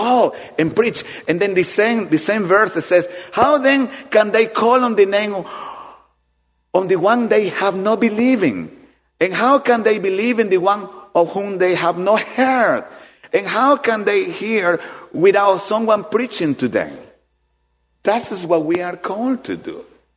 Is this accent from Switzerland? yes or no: no; Ecuador; I come from Ecuador